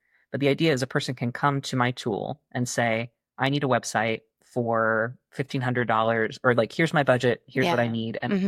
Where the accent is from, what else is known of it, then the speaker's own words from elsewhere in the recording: Cashmere, Washington, United States; But my hometown of Cashmere, Washington. Super small.